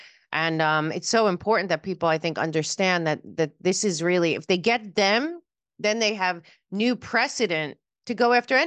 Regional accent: Pennsylvania, United States; I grew up outside of Philadelphia, so we would go up to Lancaster a lot and go to their markets there.

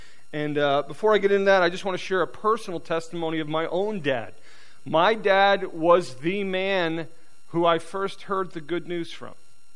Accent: New York City, New York, United States; I grew up down in New York City. The way I got to upstate New York, to the North Country, was this.

